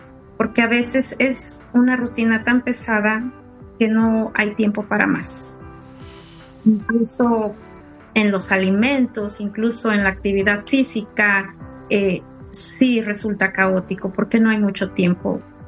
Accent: Guanajuato, Mexico; now in United States; Yo soy mexicana y orgullosamente del estado de Guanajuato. He ahí porque soy fan de... yo tengo ya 18 años viviendo en este país, en Estados Unidos.

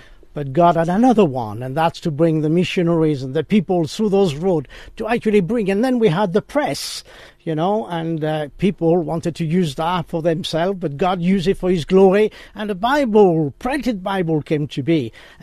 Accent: France; now in England, United Kingdom; Well, first of all, I come from France, yeah?

